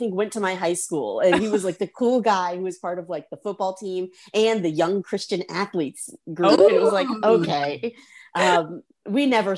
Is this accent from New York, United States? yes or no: no; Charlotte, North Carolina, United States; So I am from Charlotte, North Carolina.